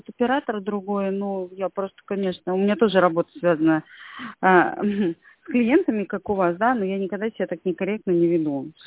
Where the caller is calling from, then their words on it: Tver, Tver Oblast, Russia; я звоню из Твери.